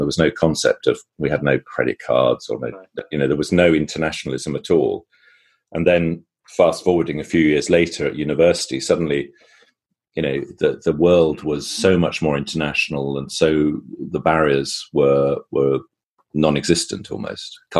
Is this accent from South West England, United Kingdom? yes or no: no; London, United Kingdom; I always attributed it to growing up in London and hating the smell of smoke.